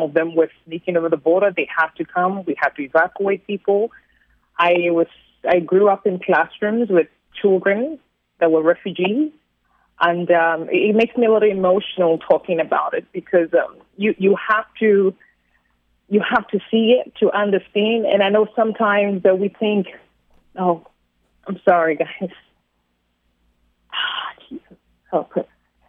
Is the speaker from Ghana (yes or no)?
yes; Ghana; accent: British; I'm from Ghana in West Africa, and of course, it's a third world country.